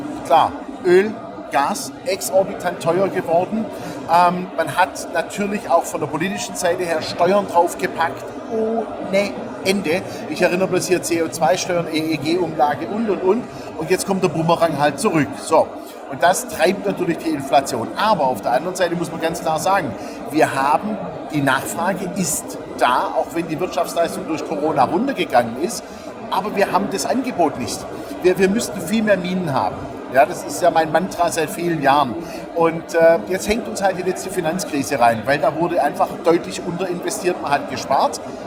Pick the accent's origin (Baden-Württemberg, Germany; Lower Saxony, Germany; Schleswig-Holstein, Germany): Baden-Württemberg, Germany; Stuttgart; born there; Also erstmal Stuttgart ist meine Geburtsstadt, ja, habe ich ja auch lange, lange genug gelebt und es ist immer wieder schön, mal heimzukommen